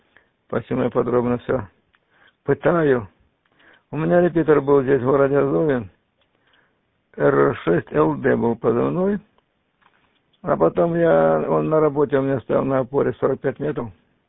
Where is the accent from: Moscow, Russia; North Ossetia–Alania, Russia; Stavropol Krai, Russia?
Stavropol Krai, Russia; Я родом из Андроповского района. Раньше он был Курсовский район. Захолустье. Там захолустье было.